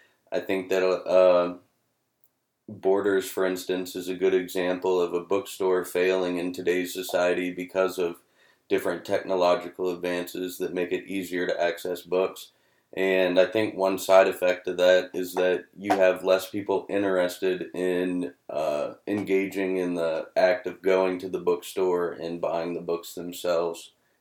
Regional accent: Fredericksburg, Virginia, United States; I'm from Fredericksburg, Virginia, which is 2 hours east of Harrisonburg, across the mountains, and I grew up there since I was 7

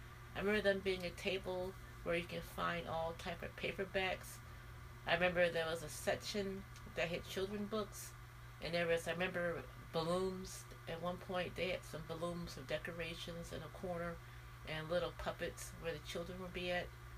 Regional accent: California, United States; I remember one bookstore I used to attend when I was little, growing up in California.

